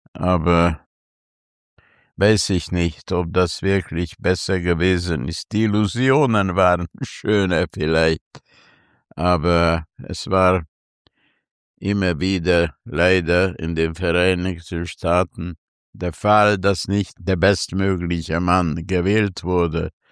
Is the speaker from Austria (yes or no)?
yes; Austria; diese vier Identitäten, natürlich gibt es sicher noch mehr Schichten, als Österreicher, als Ungar, als Jude und als Europäer.